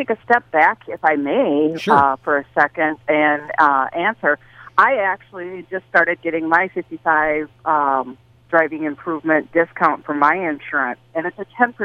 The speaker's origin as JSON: {"language": "English", "town": "Worthington", "region": "Minnesota", "country": "United States", "tie": "born or raised there", "said": "I started out my career in 1994 in my hometown of Worthington"}